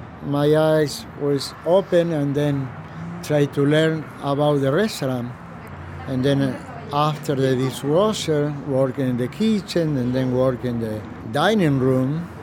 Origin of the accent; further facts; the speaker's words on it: Argentina; English is a second language; now in New York, United States; I'm from Argentina. My first dream was open business in New York